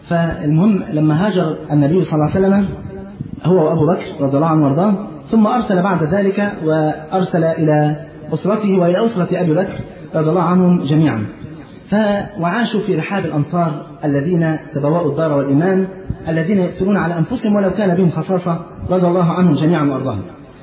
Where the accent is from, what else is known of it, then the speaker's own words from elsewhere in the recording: Egypt; يعني على سبيل المثال احنا عندنا في مصر هنا